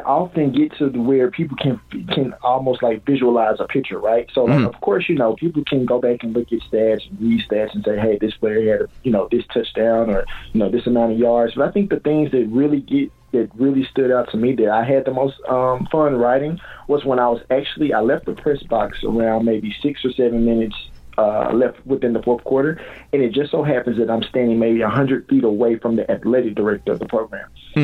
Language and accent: English; Jackson, Mississippi, United States; I'm born and raised in Jackson, Mississippi.